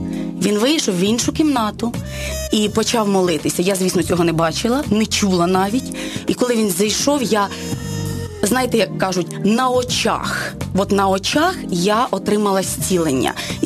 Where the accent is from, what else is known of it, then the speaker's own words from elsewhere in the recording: Poltava, Poltava Oblast, Ukraine; Полтава, ми там народилися, жили, вчилися, одружилися, а поїхали в село Кротенки